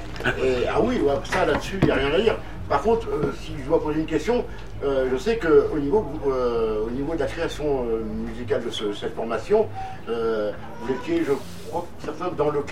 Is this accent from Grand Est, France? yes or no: no; Brest, Brittany, France; On vous connaît depuis longtemps parce qu'on est de Brest, nous.